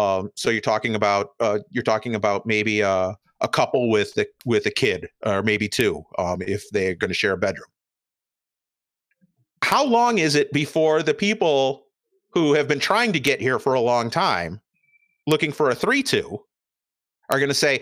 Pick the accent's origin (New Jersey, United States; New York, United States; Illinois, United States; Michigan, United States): Illinois, United States; Chicago; now in Atlanta, United States; Like I said, I grew up in Chicago. Nobody looked at the public transportation in Chicago as a way of expanding the radius of crime or anything like that.